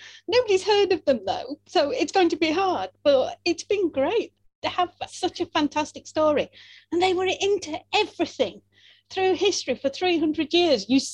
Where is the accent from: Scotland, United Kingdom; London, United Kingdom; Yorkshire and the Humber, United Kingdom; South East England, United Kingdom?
Yorkshire and the Humber, United Kingdom; Conisbrough; I grew up near Conisbrough Castle, which is in South Yorkshire.